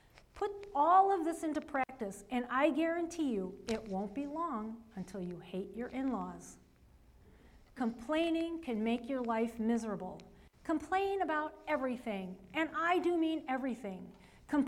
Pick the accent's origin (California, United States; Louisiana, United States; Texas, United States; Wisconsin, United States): California, United States; born there; also born or lived in Illinois; Look, I was born in California. I think some of that warm air got into my system and I can't get rid of it.